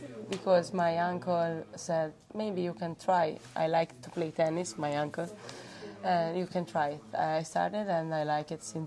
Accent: Lucca, Tuscany, Italy; English is a second language; I'm from Italy and I'm 26.

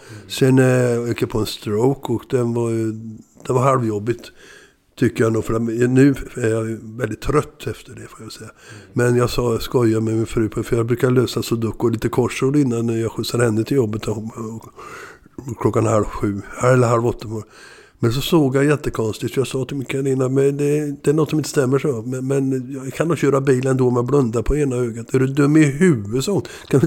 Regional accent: Torslanda, Västra Götaland County, Sweden; Så jag är uppväxt i Torslanda, sa jag.

